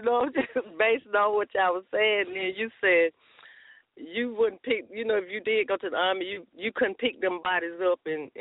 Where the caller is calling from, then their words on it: Georgia, United States; Calling from Georgia.